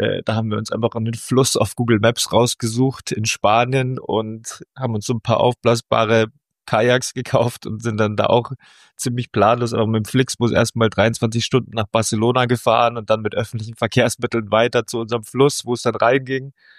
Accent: Bavaria, Germany; ich bin so im Oberland in den Alpen aufgewachsen, also Alpenvorland

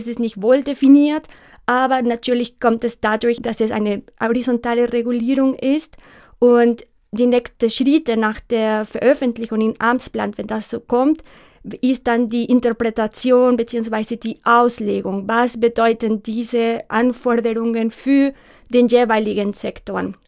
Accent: Mexico; moved away as an adult; now in Germany; Ich komme ursprünglich aus Mexiko. Und dann nach meinem Abi bin ich dann nach Deutschland gekommen zum Studieren. Und nach fast 18, 20 Jahren bin ich einfach hier geblieben.

